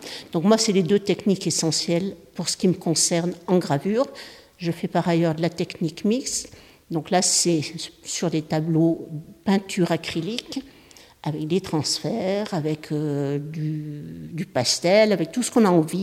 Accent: Auvergne-Rhône-Alpes, France; Moi, je viens de l'Isère. J'habite au pied du Vercors à Tulin. J'ai des origines chélaroises, entre autres, parce que je suis italo-brésilienne, mais je suis née au Chélard.

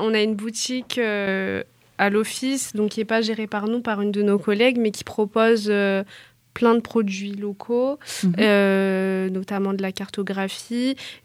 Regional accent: Auvergne-Rhône-Alpes, France; J'ai grandi dans le Diwa, mais c'est vrai que je suis étudiante sur Valence, donc pas très loin.

